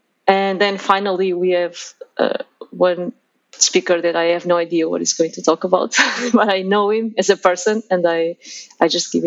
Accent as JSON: {"language": "English", "region": "Lisbon", "country": "Portugal", "tie": "born or raised there", "also_born_or_lived": "London / Barcelona", "said": "I'm from Lisbon originally, but I lived longer in these other cities that you mentioned than in Lisbon. I mean, obviously, I lived in Lisbon when I was growing up"}